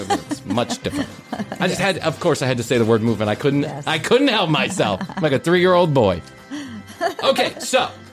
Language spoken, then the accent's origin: English; Ireland; It's just kind of evened out. I'm Irish, so that's how it works.